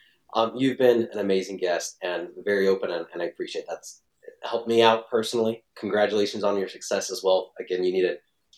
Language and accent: English; Utah, United States; and growing up in Utah, there's, you know, the Mormon religion, and they took mm-hmm. care of us.